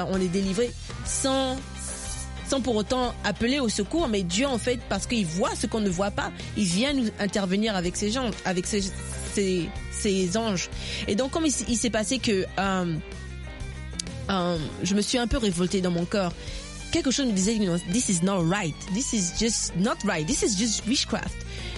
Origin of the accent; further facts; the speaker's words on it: Port-Gentil, Ogooué-Maritime, Gabon; born there; Mais non pas seulement le Gabon, mais Port-Gentil, là où je suis née.